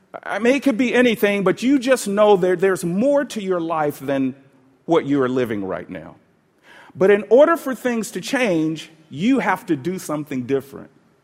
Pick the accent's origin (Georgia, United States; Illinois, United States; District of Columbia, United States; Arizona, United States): Georgia, United States; Atlanta; When I grew up here in Atlanta in the inner city, I used to look at Buckhead as the promised land.